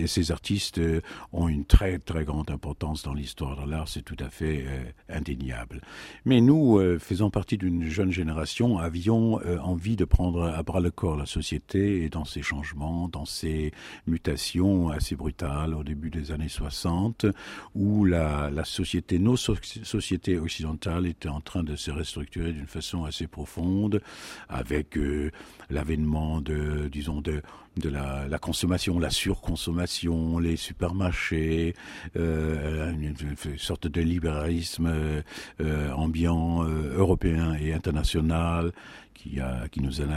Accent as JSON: {"language": "French", "town": "Lübeck", "region": "Schleswig-Holstein", "country": "Germany", "tie": "born or raised there", "second_language": "French", "said": "lors du bombardement en 1942 de ma ville natale, Lübeck."}